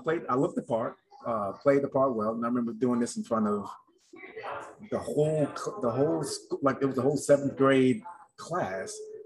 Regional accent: Birmingham, Alabama, United States; also born or lived in New York / Florida; But I mean, because I was born in Birmingham, but I moved to New York when I was one.

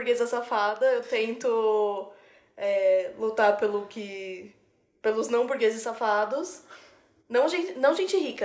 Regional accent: São Paulo, Brazil; eu cresci a minha vida inteira na Vila Carrão, Vila Formosa, assim. Que é... Eu era meio que a vizinha da quebrada da Zona Leste.

